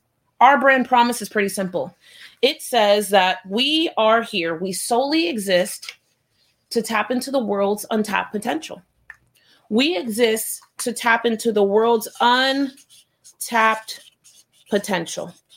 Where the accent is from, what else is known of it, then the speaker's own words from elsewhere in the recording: Florida, United States; I'm from Florida. I head to North Carolina.